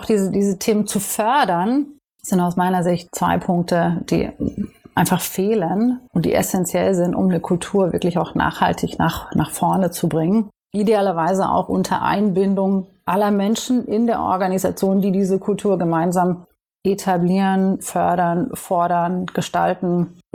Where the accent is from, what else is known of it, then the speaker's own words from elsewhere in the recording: East Germany, Germany; now in United States; ich bin in Ostdeutschland oder damalig Ostdeutschland aufgewachsen.